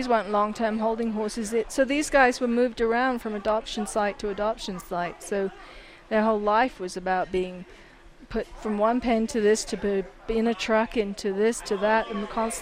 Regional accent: England, United Kingdom; I'm English and it's green year-round.

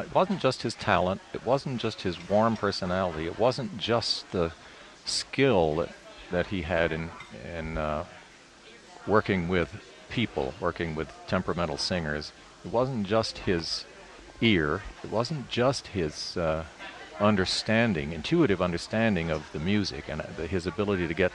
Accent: Uvalde, Texas, United States; Yes. Believe it or not, I grew up in Uvalde, Texas, west of San Antonio.

